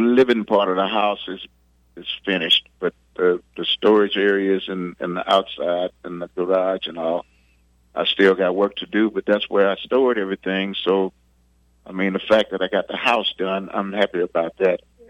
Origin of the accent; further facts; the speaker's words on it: Louisiana, United States; not everybody knows that I'm from Louisiana.